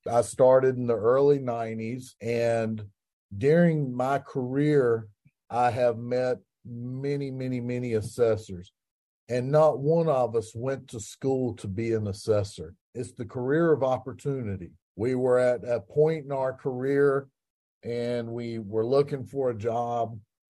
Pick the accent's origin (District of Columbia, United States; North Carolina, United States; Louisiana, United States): North Carolina, United States; Wilson; I was born in Wilson, so Parker's Barbecue down east is the barbecue I grew up on here, vinegar-based.